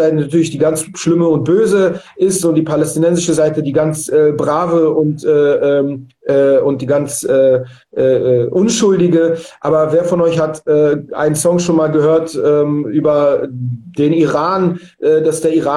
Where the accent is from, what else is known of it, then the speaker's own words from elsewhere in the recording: Berlin, Germany; weil ich bin in Berlin-Schöneberg aufgewachsen